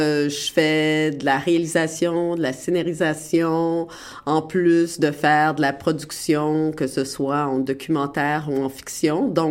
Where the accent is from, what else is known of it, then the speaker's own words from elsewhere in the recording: Montreal, Quebec, Canada; moi, j'ai grandi à Montréal.